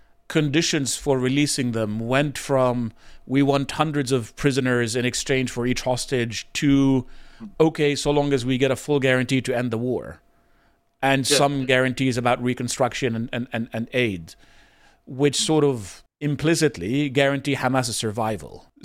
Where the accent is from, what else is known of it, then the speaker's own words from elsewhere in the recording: Jordan; And I grew up in Jordan, where being called a Jew was the worst thing that you could be called.